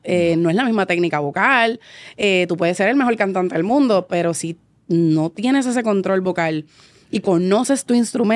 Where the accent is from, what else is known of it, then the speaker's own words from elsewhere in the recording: Naranjito, Puerto Rico; Y tuvimos un evento en mi pueblo. Yo soy de Naranjito.